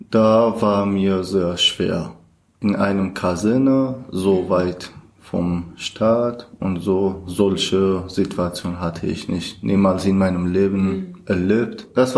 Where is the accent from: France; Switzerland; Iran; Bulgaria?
Iran; German is a second language; now in Germany; Ich komme aus dem Iran. Ich bin eigentlich Kurde und seit 2016 bin ich nach Deutschland angekommen.